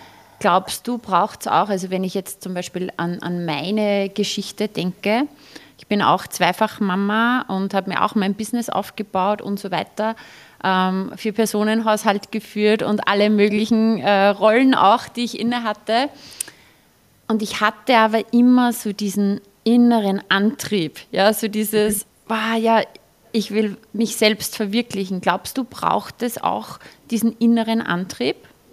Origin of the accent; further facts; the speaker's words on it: Sierning, Upper Austria, Austria; ich komme ja aus Oberösterreich, aus Sierning, jetzt auch vom Land.